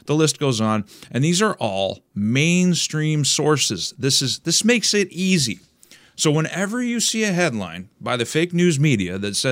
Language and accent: English; Canada; Now, here I am in Canada speaking about the U.S. election. I'm doing whatever I can as a Canadian to try and wake Americans up